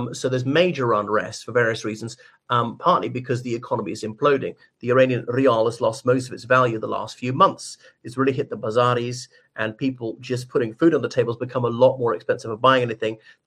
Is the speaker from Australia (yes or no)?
no; Ireland; from Ireland, and I'm discussing the wave of demonstrations rocking Iran right now.